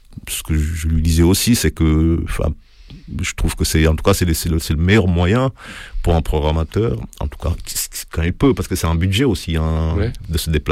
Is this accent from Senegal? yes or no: yes; Senegal; quand j'étais au Sénégal, parce que je suis né et j'ai grandi au Sénégal